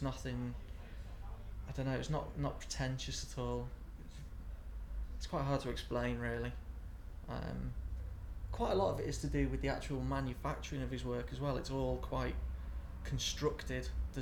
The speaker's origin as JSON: {"language": "English", "town": "Manchester", "region": "North West England", "country": "United Kingdom", "said": "I'm 28 and I'm from Manchester, England."}